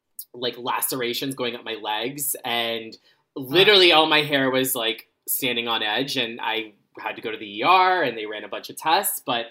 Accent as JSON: {"language": "English", "region": "Florida", "country": "United States", "tie": "born or raised there", "said": "I grew up in Florida and, you know, lightning's a bit unpredictable."}